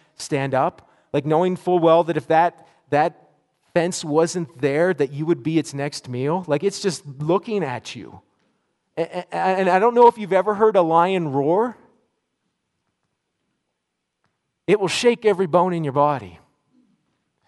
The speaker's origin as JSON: {"language": "English", "region": "Nova Scotia", "country": "Canada", "tie": "born or raised there", "said": "I grew up in Nova Scotia. And not far from this little zoo that was down the road from me called Oaklawn Farm Zoo."}